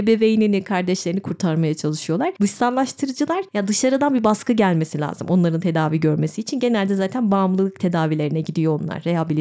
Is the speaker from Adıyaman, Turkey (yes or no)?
no; İzmir, Turkey; Küçükken İzmir'deyim.